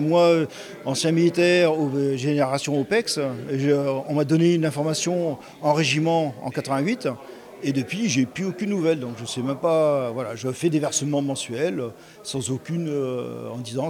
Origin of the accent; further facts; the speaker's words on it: Bastia, Corsica, France; que la karaté vienne chez nous, à Bastia, et regrouper tous les adhérents de la région